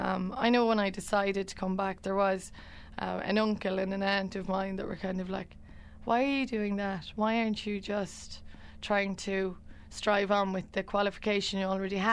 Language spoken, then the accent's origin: English; Ballinacurra, Munster, Ireland; I mean, I'm only from down the road. I'm only from Ballinacurra.